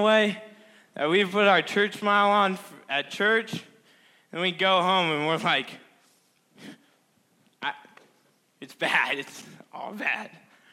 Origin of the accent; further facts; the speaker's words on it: Irvine, California, United States; born there; So I was born in Irvine, California. Who knows where that is?